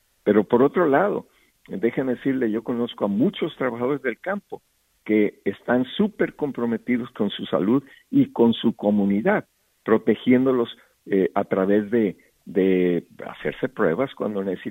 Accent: Guamúchil, Sinaloa, Mexico; Yo vengo de Guamúchil, Sinaloa, en el estado que es agricultor, y me tocó crecer. Yo no fui trabajador del campo, pero me tocó crecer con ellos.

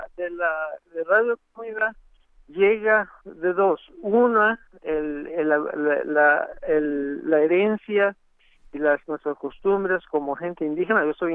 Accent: Tequistepec, Oaxaca, Mexico; mucho de eso viene de mi pueblo, de Tequistepec, en particular, y de mi padre, ¿no?, que fue un líder mixteco ahí en su pueblo

